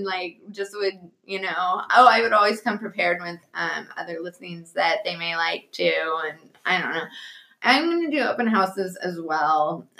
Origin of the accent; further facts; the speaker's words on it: Fresno, California, United States; Like I said, born and raised in Fresno, California. Just hometown girl.